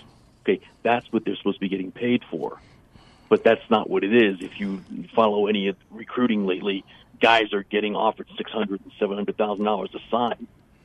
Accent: Evergreen, Colorado, United States; Cindy Wittebort from my hometown of Evergreen, who I grew up with her and her family.

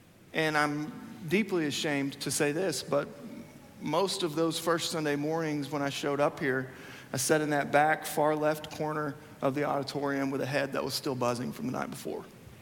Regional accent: Huntsville, Alabama, United States; I grew up in Huntsville, Alabama, and I didn't really know what I wanted to do at the time.

